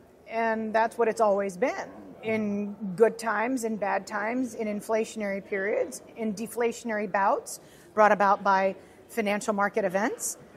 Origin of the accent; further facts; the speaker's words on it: United States; And I'm an American. I kind of like the greenback.